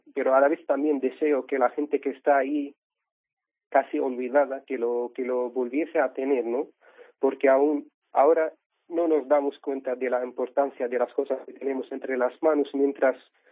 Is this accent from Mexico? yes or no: no; Syria; Spanish is a second language; now in Spain; Ahora me siento también español, entonces tengo otro país que tampoco he elegido. A mí me tocó, bueno, nacer en Siria y me tocó estar en España. No he elegido ningún país de los dos. Y me siento uno más de España